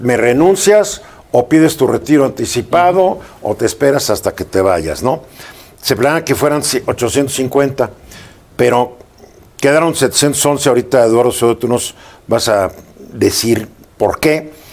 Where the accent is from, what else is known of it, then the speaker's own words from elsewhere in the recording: Mexico; yo soy mexicano porque quiero.